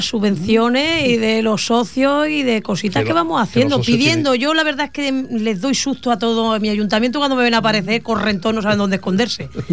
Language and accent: Spanish; Santa Perpetua, Catalonia, Spain; Yo soy de la Florida también. Yo vivo en la Florida y la Florida es de Santa Perpetua.